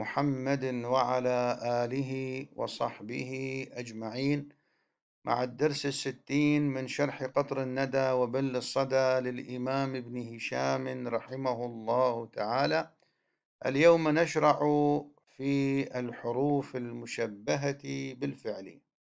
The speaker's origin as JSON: {"language": "Arabic", "country": "Iraq", "accent": "Iraqi", "said": "احنا في لهجتنا العامية بالعراقي"}